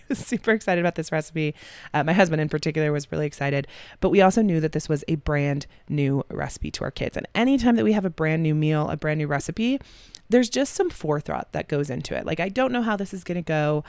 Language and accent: English; Colorado, United States; I'm from Colorado, so I am not the one to tell you how to make them.